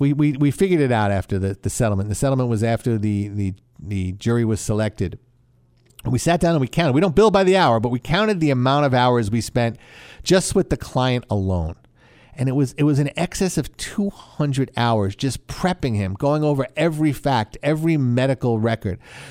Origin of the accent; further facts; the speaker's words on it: East Northport, New York, United States; I grew up here in Long Island, went to John Glenn High School, grew up in East Northport